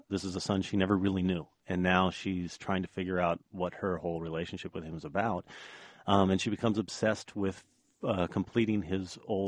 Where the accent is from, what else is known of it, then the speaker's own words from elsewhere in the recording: Dallas, Texas, United States; when I was growing up in Dallas, Texas, all the kids in the high school health class had to carry around a little wicker basket with an egg inside of it.